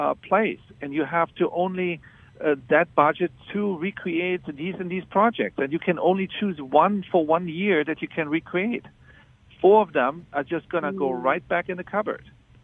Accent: Germany; English is a second language; and I you know, I grew up in Germany

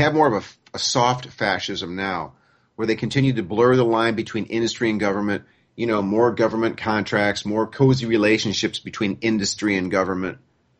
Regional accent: United States; I like to say in a cheeky way that I'm an American who actually knows world geography and world history.

